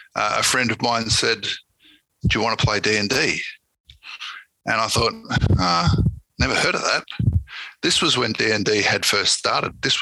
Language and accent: English; Canberra, Australian Capital Territory, Australia; I'm here from Australia, from Canberra, Australia, across the ocean.